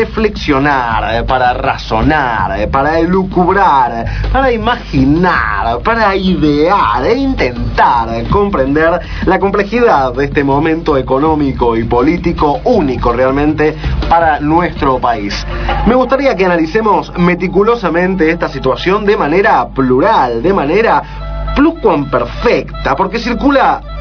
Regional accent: Uruguay; ustedes como argentinos y yo como uruguayo

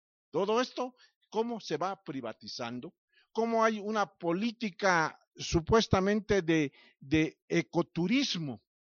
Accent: Mexico; como mexicanos, mexicanas, pueblos indígenas y no indígenas

